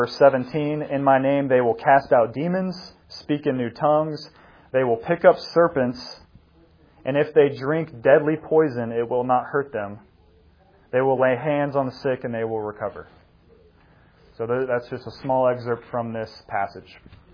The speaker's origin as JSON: {"language": "English", "region": "Virginia", "country": "United States", "said": "I can say that because I'm from Virginia, and I know a lot of people from West Virginia."}